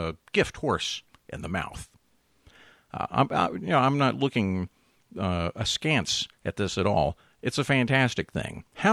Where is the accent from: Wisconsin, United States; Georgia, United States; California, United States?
Georgia, United States; Atlanta; a guy trying to pursue his dreams here in my hometown of Atlanta